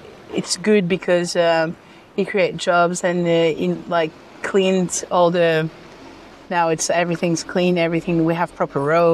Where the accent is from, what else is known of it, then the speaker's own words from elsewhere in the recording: Morocco; even though I was born and raised in Morocco